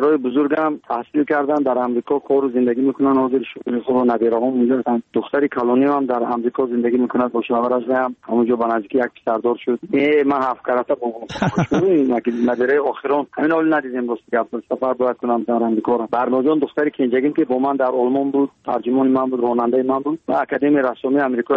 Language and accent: Persian; Tajikistan; برای وطنم، برای تاجیکستان عزیزم